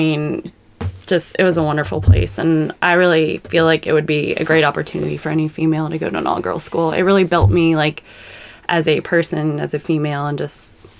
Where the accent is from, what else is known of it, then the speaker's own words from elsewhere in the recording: Jeffersonville, Indiana, United States; now in Louisville, United States; Well, Jeffersonville, Indiana, but basically, yeah. I went to school in Louisville. I went to Presentation all girls school, so I have a lot of Louisville friends, and then I've pretty much lived here, I mean, most of my life, yeah.